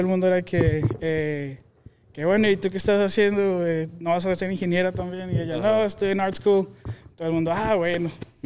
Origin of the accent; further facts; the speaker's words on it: Bogotá, Bogotá Capital District, Colombia; now in United States; yo crecí en Colombia, nací en Bogotá.